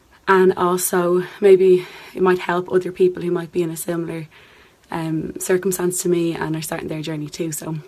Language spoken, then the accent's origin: English; Dublin, Leinster, Ireland; I'm 30 years old, and I'm a teacher from Dublin.